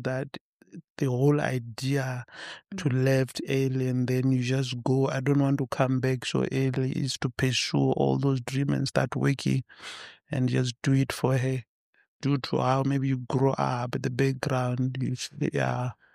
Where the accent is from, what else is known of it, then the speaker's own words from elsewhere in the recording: Limpopo, South Africa; I'm 29. So I grew up in Venda, deep end there, Venda, Limpopo.